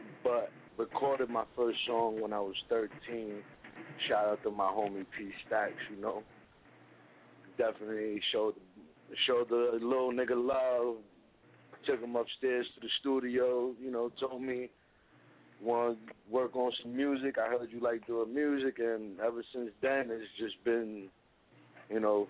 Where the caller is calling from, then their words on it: Harlem, New York, United States; Hey, I'm calling from Harlem, MAD all day, 10th Street.